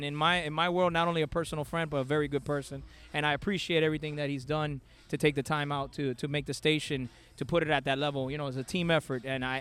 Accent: Miami, Florida, United States; I love this city. I'm born and raised in Miami-Dade. I love Dade County

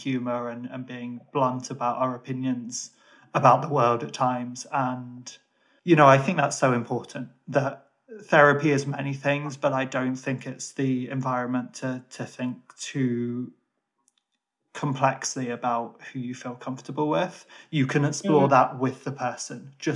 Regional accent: Ireland; I was living in the UK and as an Irish person, I particularly living in Birmingham

